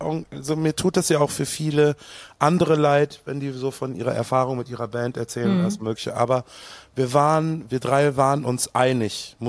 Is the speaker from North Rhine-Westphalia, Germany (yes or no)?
yes; Bochum, North Rhine-Westphalia, Germany; ich bin aus Bochum.